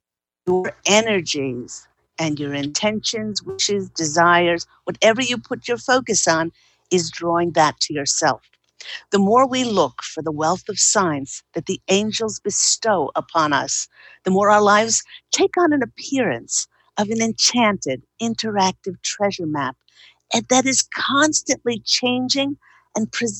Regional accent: Australia; moved away as an adult; now in United States; We moved here from Australia about 11 years ago, and we located to the Monterey Bay area

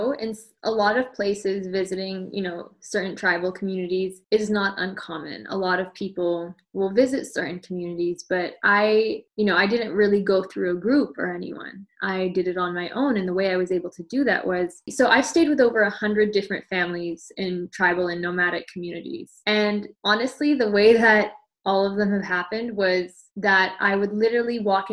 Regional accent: West Coast, Canada; So I grew up on the West Coast of Canada

